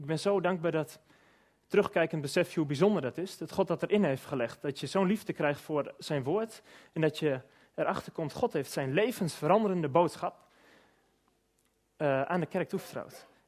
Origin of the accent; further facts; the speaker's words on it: Wijk bij Duurstede, Utrecht, Netherlands; Ik kom inderdaad uit Wijk bij Duurstede, waar ik de kerk mag dienen.